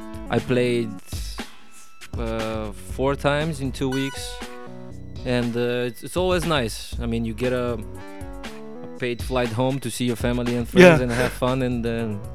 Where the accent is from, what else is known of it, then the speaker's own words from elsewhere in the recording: North Macedonia; moved away as an adult; now in Amsterdam, Netherlands; Yes, I'm from